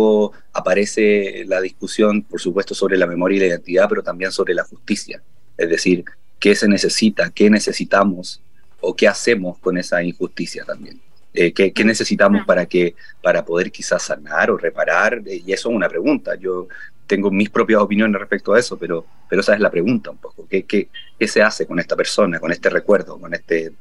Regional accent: Chile; ¿cómo se constituye esa identidad nuestra como chilenos, incluso para nuestra generación de personas que nacieron después de los 90 o hacia finales de los 80?

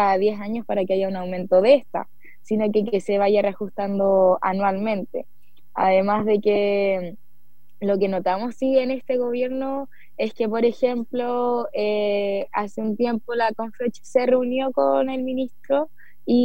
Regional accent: Santiago, Santiago Metropolitan Region, Chile; acá, por ejemplo, en el sur, yo soy de Santiago y estoy acá

